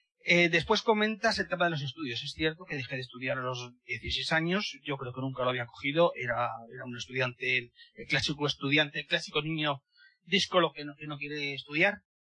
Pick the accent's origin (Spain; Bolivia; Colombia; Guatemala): Spain; Madrid, Community of Madrid; born there; also born or lived in Zamora; No nací en el campo, nací en Madrid. Lo que pasa es que mi familia era de un pueblecito de Zamora.